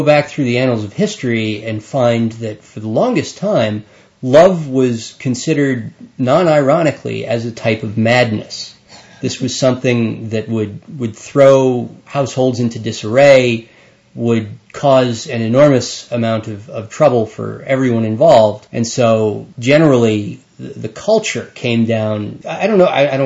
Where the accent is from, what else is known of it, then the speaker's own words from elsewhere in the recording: United States; That, to me, as an American, of course, or maybe just as myself, this seems horrendously unhealthy.